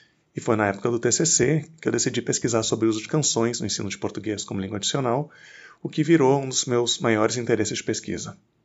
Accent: Porto Alegre, Rio Grande do Sul, Brazil; accent: gaúcho; eu sou gaúcho, eu sou de Porto Alegre e foi lá que eu fiz minha graduação em letras e também o meu doutorado em linguística aplicada.

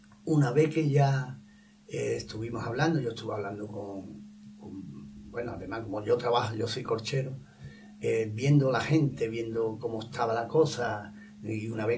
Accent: Jimena de la Frontera, Andalusia, Spain; Tanto al alcalde de mi pueblo, a Fran Gómez, porque yo, una vez que decidimos de hacer la asociación, nos dirigimos al ayuntamiento y este nos apoyó.

